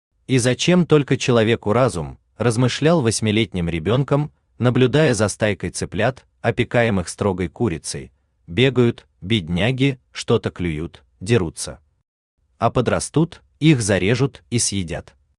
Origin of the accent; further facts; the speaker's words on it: Kharkiv, Kharkiv Oblast, Ukraine; moved away as an adult; моя малая родина неожиданно оказалась в другом государстве. Я прожил в родном городе 23 года, едва ли не треть жизни. Но именно в Харькове прошли лучшие годы, там я вырос и сформировался как личность.